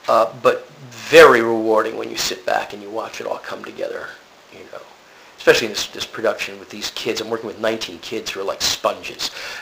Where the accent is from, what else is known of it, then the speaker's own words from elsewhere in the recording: Lancaster, Pennsylvania, United States; back in Mount Gretna, Pennsylvania, near my hometown of Lancaster.